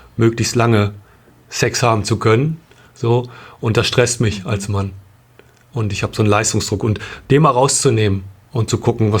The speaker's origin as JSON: {"language": "German", "town": "Bielefeld", "region": "North Rhine-Westphalia", "country": "Germany", "said": "Wir kommen aus Bielefeld, sind verheiratet, haben 3 erwachsene Kinder, die alle aus dem Haus sind."}